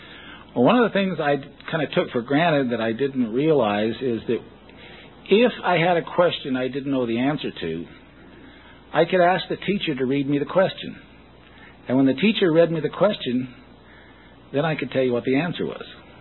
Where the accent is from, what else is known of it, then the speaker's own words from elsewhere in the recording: Phoenix, Arizona, United States; born there; So I was born in Phoenix, Arizona, downtown Phoenix, June 25th, 1947.